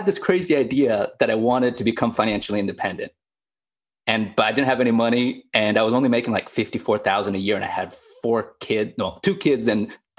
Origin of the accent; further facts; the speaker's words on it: Zambia; also born or lived in Kenya / Congo; I grew up as a missionary kid. So okay. I grew up in Zambia. I went to high school in Kenya. And then I met my wife, who's from Argentina, in Kenya.